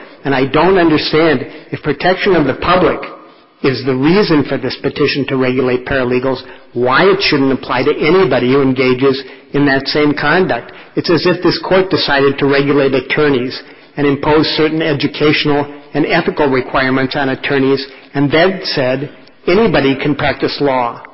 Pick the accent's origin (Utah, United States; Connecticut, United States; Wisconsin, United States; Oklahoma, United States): Wisconsin, United States; Madison; I'm an attorney from Madison.